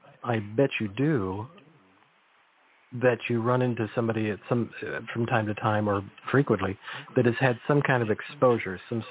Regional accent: California, United States; I grew up near the Salinas Valley, so there's bad words about how much chemicals they use down there.

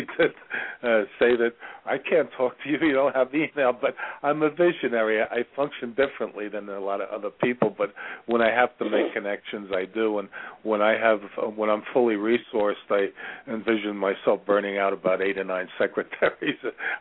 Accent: New York, United States; I'm from New York originally, and I'm the son of very successful entrepreneurial parents.

